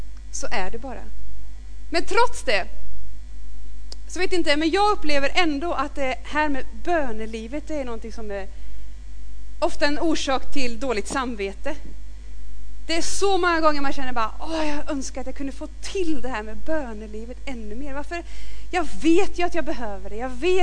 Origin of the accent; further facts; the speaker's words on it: Norrköping, Östergötland, Sweden; Jag kommer inte från Donsö som det lät, utan jag kommer ifrån Norrköping från början. Och det är nästan svårt att säga det utan att det hörs. Norrköping kommer jag ifrån.